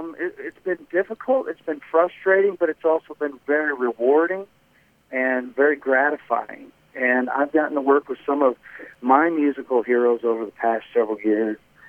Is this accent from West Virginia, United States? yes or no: no; Corning, Iowa, United States; also born or lived in Creston, United States; I was born in Creston and lived the first 4 years of my life right there in Corning.